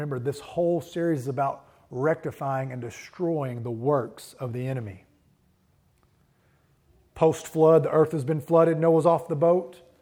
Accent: Alvarado, Texas, United States; a culture very much far removed from all of my experiences growing up in Alvarado, Texas.

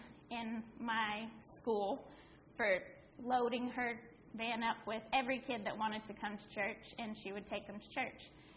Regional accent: Canada; born there; I was born in Canada to my mother and father.

